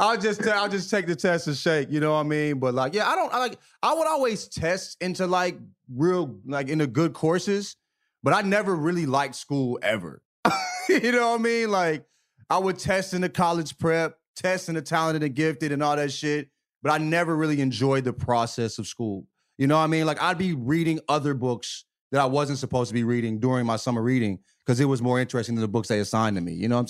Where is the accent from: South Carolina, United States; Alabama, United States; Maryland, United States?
Alabama, United States; But like, yeah, my growing up in the South, and my school was probably like 40% black, 30-40% black in high school.